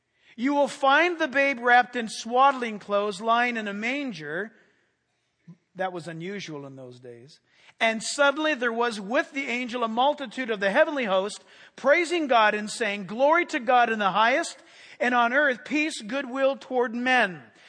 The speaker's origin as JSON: {"language": "English", "country": "United States", "tie": "born or raised there", "said": "I don't know about you, but I grew up here in America"}